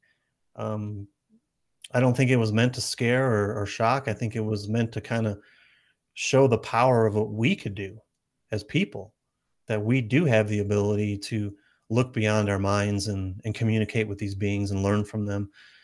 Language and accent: English; Ohio, United States; now in Colorado, United States; before I moved out to Colorado. I'm from Ohio originally.